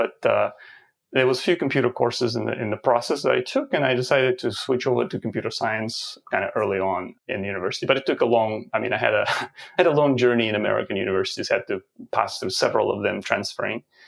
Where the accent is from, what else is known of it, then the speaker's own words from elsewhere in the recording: Ukraine; English is a second language; I'm originally from Ukraine, and I started my education in Telecommunication Institute in my hometown.